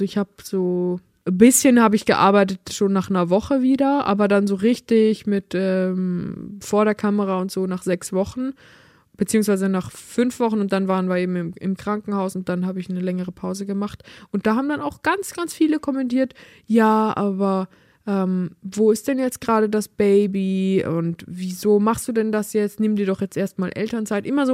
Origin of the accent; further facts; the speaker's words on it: Switzerland; accent: Swiss German; ich rede schon Schweizerdeutsch